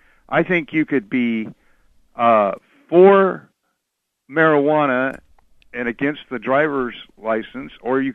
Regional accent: United States; Because I'm an American and I'm a patriot, and I offered to give my life to this country at one time

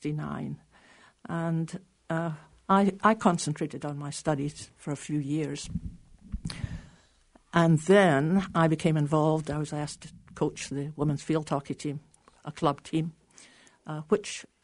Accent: Scotland, United Kingdom; moved away as an adult; also born or lived in Canada; I came here from Scotland via Canada, yes.

